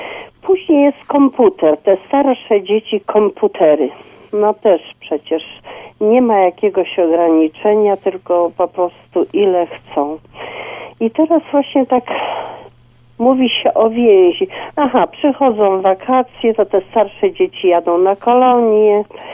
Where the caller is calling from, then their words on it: Wrocław, Lower Silesian Voivodeship, Poland; Ja jestem słuchaczka z Wrocławia.